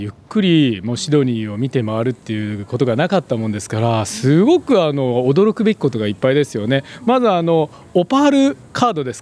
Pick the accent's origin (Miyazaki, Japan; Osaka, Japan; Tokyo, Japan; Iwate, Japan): Osaka, Japan; moved away; also born or lived in United States; 私もともと大阪の出身でございまして